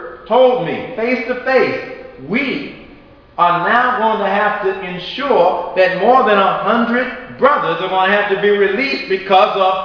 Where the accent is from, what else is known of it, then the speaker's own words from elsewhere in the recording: Los Angeles, California, United States; I was raised in Los Angeles watching police officers set up Bloods and Crips and pick up a blood and drop them in a neighborhood, in a Crip neighborhood, and call out the gang names.